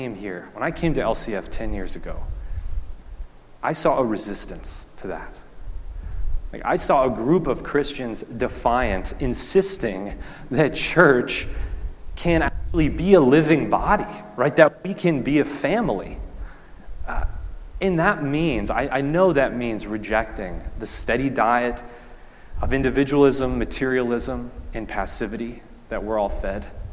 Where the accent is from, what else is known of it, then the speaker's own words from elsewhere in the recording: Missouri, United States; now in Kentucky, United States; especially here in Kentucky and in my home state of Missouri, which were border states